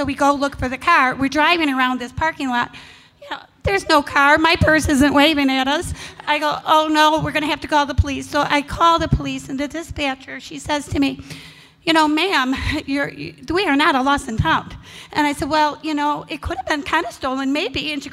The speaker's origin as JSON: {"language": "English", "region": "Illinois", "country": "United States", "said": "I'm from Illinois. Don't mind that."}